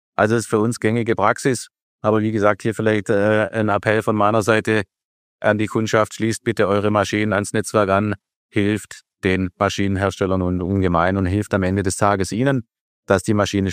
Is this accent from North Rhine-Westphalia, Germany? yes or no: no; Baden-Württemberg, Germany; Ich bin Schwabe, auch wenn man es vielleicht nicht immer hundertprozentig raushört. Aber Schwäbisch ist schon irgendwo auch meine Leidenschaft.